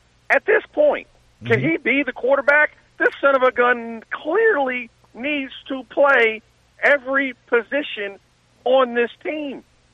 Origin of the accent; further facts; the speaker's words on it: Louisiana, United States; born there; I was born in East Jefferson Hospital.